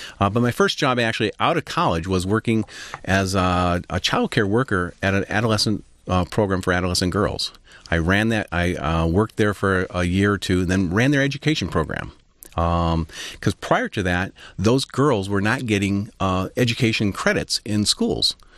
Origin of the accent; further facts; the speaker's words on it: Detroit, Michigan, United States; Well, I grew up in Northwest Detroit.